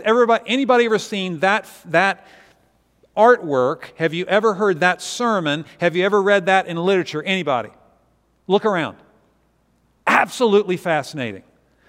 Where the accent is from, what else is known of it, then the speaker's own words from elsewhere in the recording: Virginia, United States; I grew up near the Shenandoah River. I've been going to the Shenandoah River literally my entire life at different times.